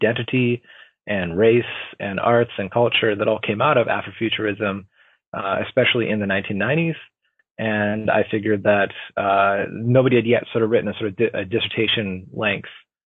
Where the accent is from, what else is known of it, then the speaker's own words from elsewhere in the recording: Vancouver, British Columbia, Canada; And I'm from Vancouver in BC in Canada.